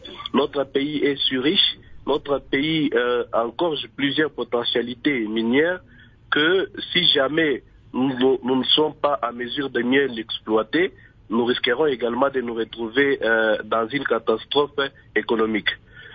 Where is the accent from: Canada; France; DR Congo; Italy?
DR Congo; ici, chez nous, en RDC.